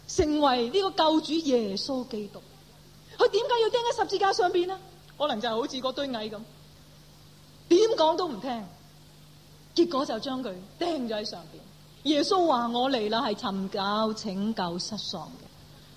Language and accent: Chinese; China; 不过可惜我们中国人慢慢整整下